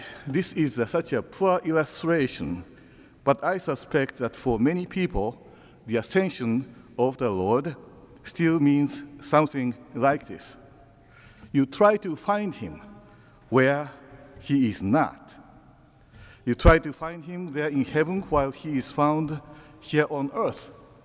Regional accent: Japan; I am from Japan.

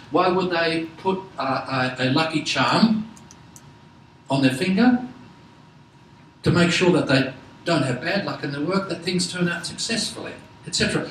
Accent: Australia; I'm Australian, you're American

